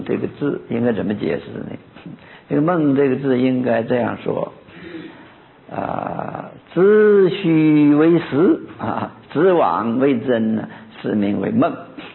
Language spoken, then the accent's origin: Chinese; China; 但是在我们中国人的汉人的习惯呢，就是不愿意重复，越简略越好。